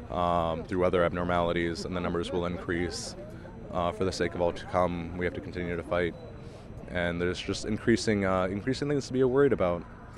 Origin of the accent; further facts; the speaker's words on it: Illinois, United States; I'm from Illinois. There was a severe drought in Illinois and in Texas.